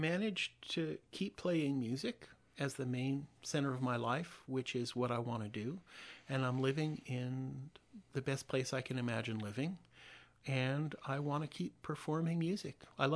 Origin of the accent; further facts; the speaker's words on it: Oakland, California, United States; When I had returned to the Bay Area, I grew up in Oakland